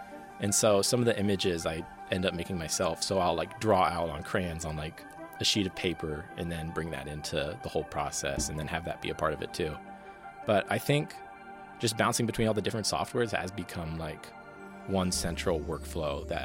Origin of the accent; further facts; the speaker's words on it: Homer, Alaska, United States; So I actually grew up in Homer, Alaska, but mostly what happens with living in Alaska is there's nothing to do.